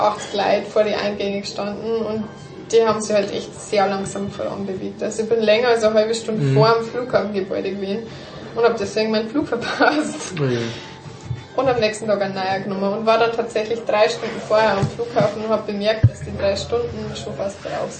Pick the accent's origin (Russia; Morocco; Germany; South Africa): Morocco; Weil um als Marokkaner ein Visum für Europa zu kriegen, muss man sich schon halber da auf den Kopf stellen.